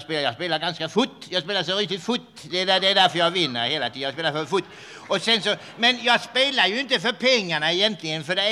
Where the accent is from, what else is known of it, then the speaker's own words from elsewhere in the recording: Jönköping, Jönköping County, Sweden; Ja, jag är från Småland. Jag är född i Jönköping egentligen från början.